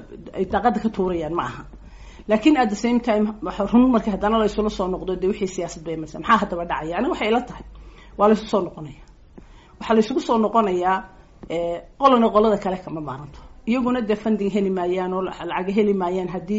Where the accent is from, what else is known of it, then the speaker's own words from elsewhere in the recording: Somaliland, Somalia; anigu waxaan ahay reer Somaliland